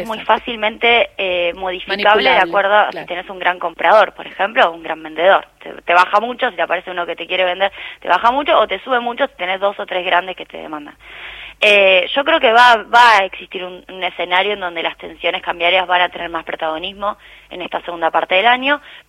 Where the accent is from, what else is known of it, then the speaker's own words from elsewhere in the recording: Rosario, Santa Fe, Argentina; Sí, efectivamente vengo de Rosario, además, bueno, mi familia es del norte de la provincia de Santa Fe, así que conozco muy bien toda la provincia.